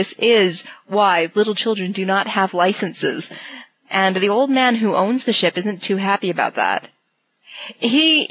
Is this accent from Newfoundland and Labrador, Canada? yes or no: yes; Newfoundland and Labrador, Canada; I'm originally from Newfoundland, so, you know, taking the boat, that's about as big a threat as you can get.